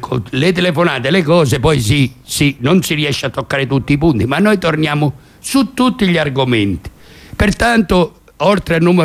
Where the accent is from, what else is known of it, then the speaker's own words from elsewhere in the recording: Calabria, Italy; a me due volte, perché sono calabrese